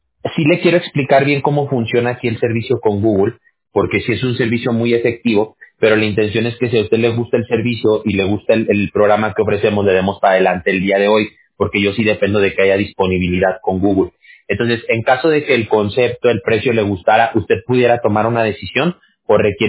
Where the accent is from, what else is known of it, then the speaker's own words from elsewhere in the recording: Mexico; yo soy mexicano